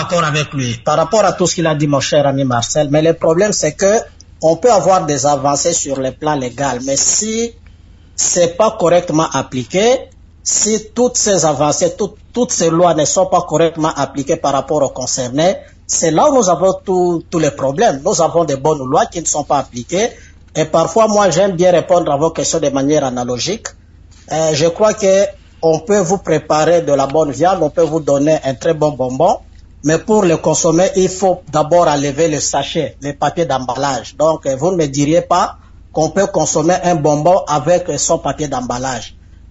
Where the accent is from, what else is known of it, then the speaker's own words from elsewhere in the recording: DR Congo; chez nous, en République démocratique du Congo